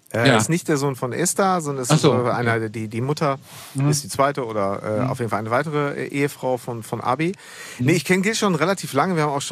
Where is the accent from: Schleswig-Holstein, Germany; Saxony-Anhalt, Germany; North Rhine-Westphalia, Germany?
North Rhine-Westphalia, Germany; Münster; Ich komme aus Münster.